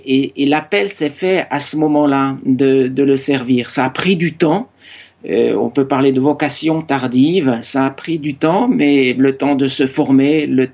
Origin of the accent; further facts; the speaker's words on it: Bourgogne-Franche-Comté, France; Alors, je viens plutôt du Jura, mais jamais le Jura m'a manqué dans ma vie